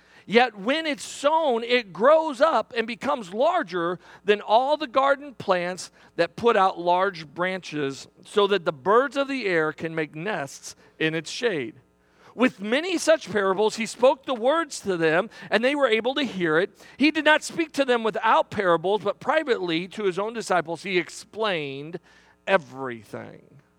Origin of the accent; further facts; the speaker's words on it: St. Louis, Missouri, United States; In fact, I grew up here in St. Louis.